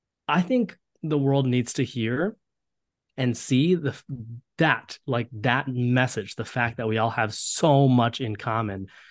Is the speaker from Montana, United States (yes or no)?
no; Columbus, Ohio, United States; especially because I grew up in Ohio where you know, there were plenty of other South Asian folks in Columbus.